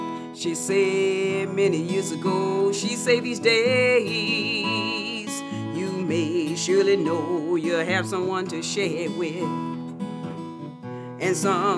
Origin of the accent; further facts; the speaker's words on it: Florida, United States; now in Atlanta, United States; I'm originally from Florida, but I live up in here in Atlanta now.